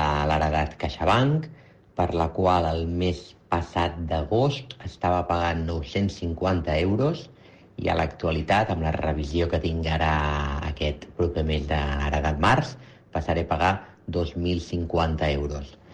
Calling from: Barcelona, Catalonia, Spain; de Barcelona.

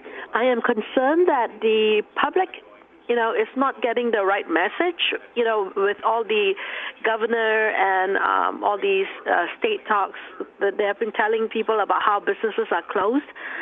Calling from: Middletown, Connecticut, United States; I'm calling from Middletown, Connecticut, and Middletown is a food destination here in Connecticut.

